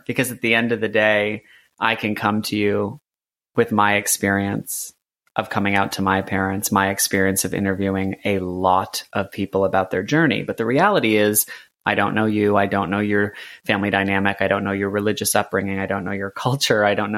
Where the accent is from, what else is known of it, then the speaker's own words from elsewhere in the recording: Cuba; Through the lens of being a religious woman, I grew up in the Roman Catholic faith. Through the lens of being a Cuban, which is my cultural identity.